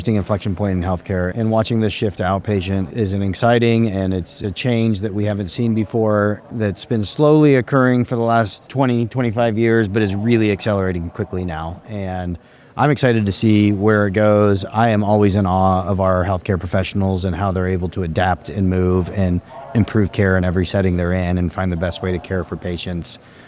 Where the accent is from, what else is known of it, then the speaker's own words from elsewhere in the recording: Wichita, Kansas, United States; I'm from Wichita, Kansas originally, yeah. Still where I live.